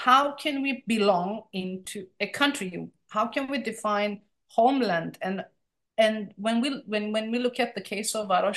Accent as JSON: {"language": "English", "country": "Cyprus", "said": "Turkish-speaking Cypriot, trying to make sense of this experience of enforced displacement."}